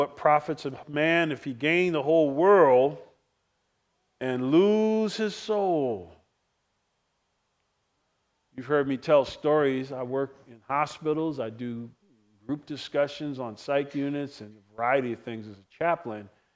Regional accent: New Jersey, United States; So I grew up in Jersey, so I had these Long John thermals.

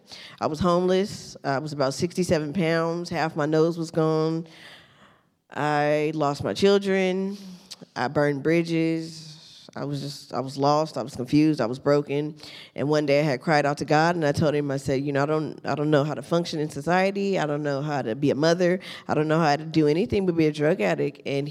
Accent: Bakersfield, California, United States; I'm 39 years old, and I'm from Bakersfield.

